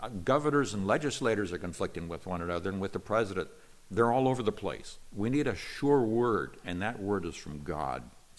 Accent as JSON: {"language": "English", "country": "United States", "tie": "born there", "said": "Now, I am an American. I was born an American. I'm very grateful for the rights and the liberties that we have in our country."}